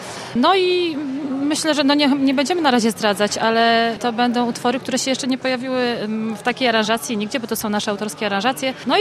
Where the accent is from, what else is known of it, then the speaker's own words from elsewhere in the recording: Bydgoszcz, Kuyavian-Pomeranian Voivodeship, Poland; my na co dzień zajmujemy się muzyką głównie regionu Kujaw, bo stamtąd pochodzimy, z Bydgoszczy, a także z Pałuk. To jest taki mały region na pograniczu Wielkopolski i Kujawsko-Pomorskiego.